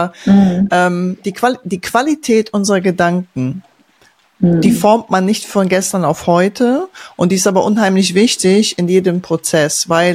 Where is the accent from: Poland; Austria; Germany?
Poland; Aber wir Mädels, ich sage jetzt mal aus dem Osten, also aus dem Ostosten, ich komme aus Polen